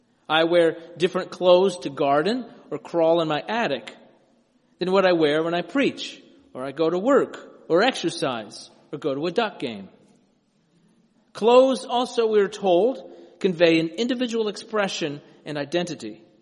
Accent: the South, United States; I grew up in the South where men wore khakis to church, you know, or other things like that.

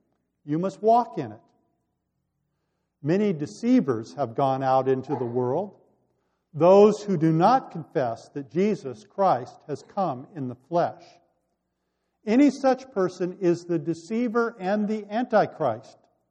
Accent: Santa Monica, California, United States; I grew up in Santa Monica, California. I probably wasn't paying attention when we talked about our city's history in school

